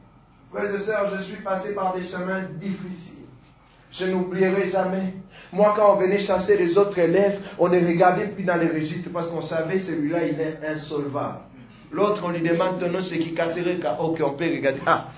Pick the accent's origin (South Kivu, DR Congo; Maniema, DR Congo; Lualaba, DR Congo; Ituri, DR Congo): South Kivu, DR Congo; Bukavu; parce que moi j'ai grandi à Bukavu, il y a la boue.